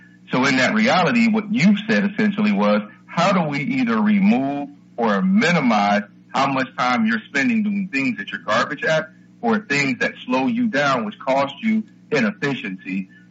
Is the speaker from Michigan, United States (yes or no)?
yes; Detroit, Michigan, United States; I'm from Detroit, so I typically butcher things in the Spanish sense.